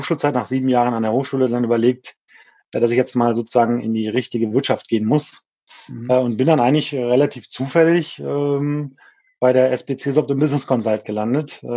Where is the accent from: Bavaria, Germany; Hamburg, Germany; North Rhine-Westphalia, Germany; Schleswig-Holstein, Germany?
North Rhine-Westphalia, Germany; Krefeld; komme ich eben aus dem Umfeld der Hochschule Niederrhein, nämlich aus Krefeld, okay. Niederrhein. Mhm. Also klassischer Niederrheiner